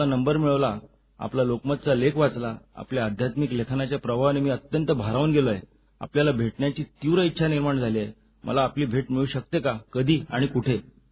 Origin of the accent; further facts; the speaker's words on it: Mumbai, Maharashtra, India; now in Thane, India; माझ्या आयुष्याची पहिली 30 वर्ष दादरमध्ये आणि उर्वरित 30 वर्ष म्हणजे आजवर ठाण्यात गेलेत. मी पक्का मुंबईकर आहे.